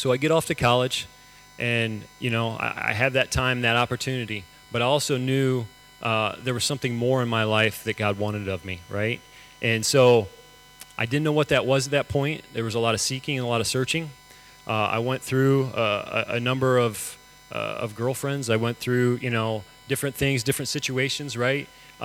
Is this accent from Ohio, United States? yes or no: yes; Ohio, United States; born there; I was born in Ohio, a Midwest town in the United States.